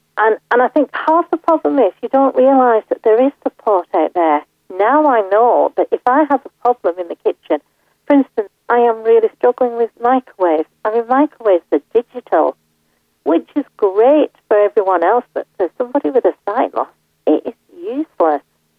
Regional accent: North India, India; And I'm from North India, so we predominantly have, you know, the tomato-based sauce

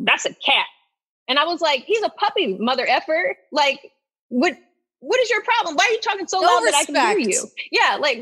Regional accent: Inkster, Michigan, United States; So yeah, I grew up in Inkster, Michigan, which is like one of those towns that when my parents bought the house, it was like, it's either going to go good or bad.

